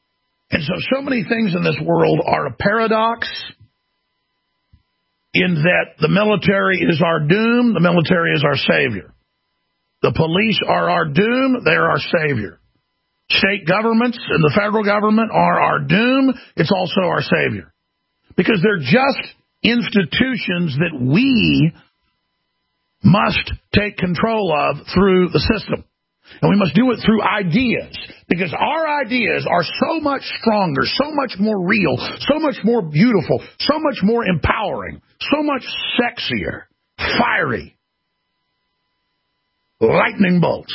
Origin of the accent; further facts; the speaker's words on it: Texas, United States; There's a paradox growing up in Texas, hearing how great Texas is and how Texas is the best and the cult of Texas.